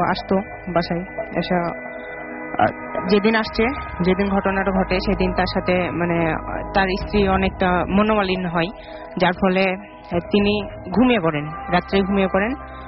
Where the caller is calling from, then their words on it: Rajshahi, Rajshahi Division, Bangladesh; আমি 9টা থেকে আসছিলাম রাজশাহী থেকে।